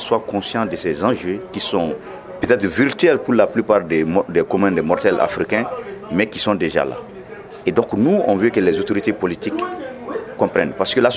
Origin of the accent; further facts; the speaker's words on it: Mali; Je viens du Mali, je suis paysan au Mali